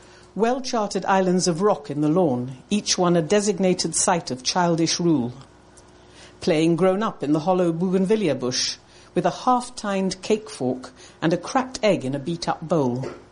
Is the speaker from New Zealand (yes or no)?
no; India; I was born and brought up in India.